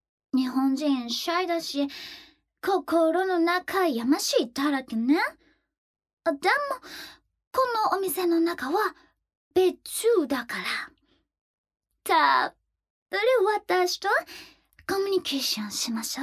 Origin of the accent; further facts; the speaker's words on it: United States; Japanese is a second language; now in Japan; 在日アメリカ人ですけど、日本語いっぱい捨てりしました。ちょっと言葉下手だけど許してほしいです。